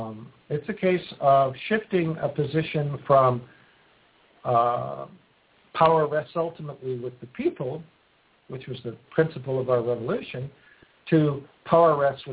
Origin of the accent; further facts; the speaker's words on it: Virginia, United States; born there; and I was born in Virginia. There's much about the South I like beyond, except for its climate, too humid for me.